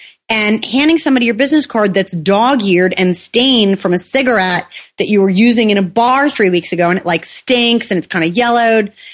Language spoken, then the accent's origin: English; Wisconsin, United States; You know, I'm from Wisconsin. So are you. I need to know if I'm using that cheesehead status or not.